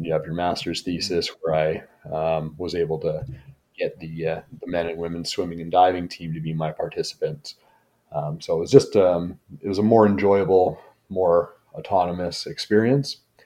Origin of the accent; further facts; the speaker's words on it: Canada; So as a Canadian, I'm not used to paying a ton of money for university.